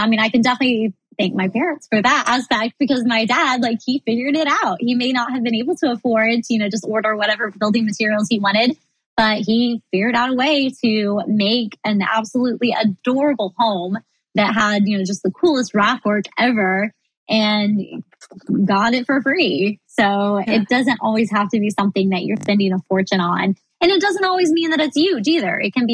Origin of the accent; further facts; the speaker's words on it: Missouri, United States; now in Florida, United States; It's not like out in, you know, where I grew up in Missouri, where there's just, you know, you want land, you go get it.